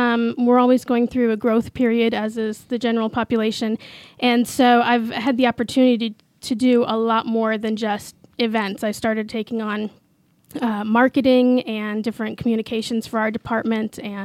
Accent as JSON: {"language": "English", "region": "Florida", "country": "United States", "tie": "born or raised there", "said": "I actually was born and raised in Southwest Florida, and for some reason didn't want to stay on the beach."}